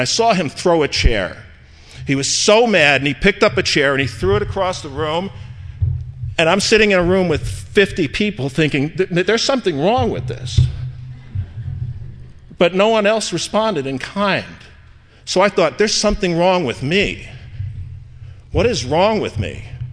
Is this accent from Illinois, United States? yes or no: no; New York, United States; I grew up in New York, And my father, I'm the oldest of nine kids. I grew up in a New York suburb in Westchester County.